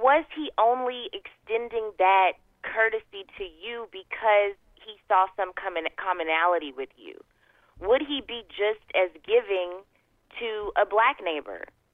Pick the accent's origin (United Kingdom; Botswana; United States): United States; Southern United States; again, as a Southerner, I do think that people know where the color line falls.